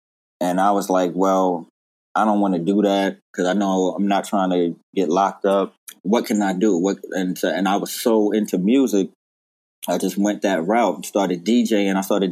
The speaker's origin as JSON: {"language": "English", "town": "Brooklyn", "region": "New York", "country": "United States", "said": "because we're from the same area. He's from Marcy. I'm from Sumner Project."}